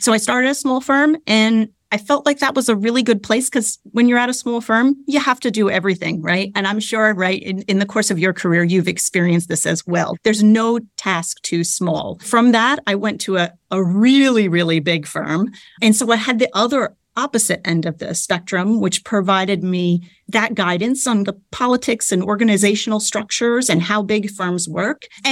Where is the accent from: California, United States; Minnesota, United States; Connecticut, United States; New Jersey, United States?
New Jersey, United States; I grew up in New Jersey and always wanted to be an architect.